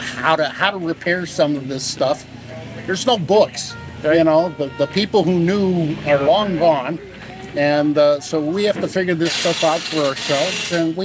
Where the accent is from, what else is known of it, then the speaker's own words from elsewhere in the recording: Chicago, Illinois, United States; In fact, I grew up in Chicago, so I hate trains.